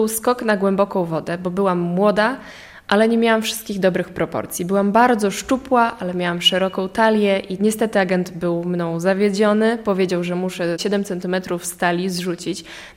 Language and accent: Polish; Podlaskie Voivodeship, Poland; Pochodzę z okolic Białegostoku.